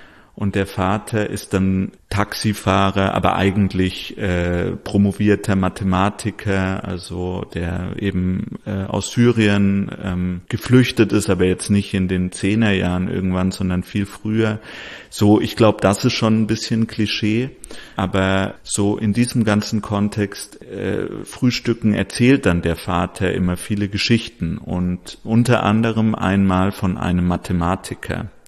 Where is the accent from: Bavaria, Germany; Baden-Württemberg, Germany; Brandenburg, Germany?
Baden-Württemberg, Germany; Tübingen; Und ich bin eben in Tübingen aufgewachsen und weiß, wie es in so einer 100.000 EinwohnerInnenstadt zugeht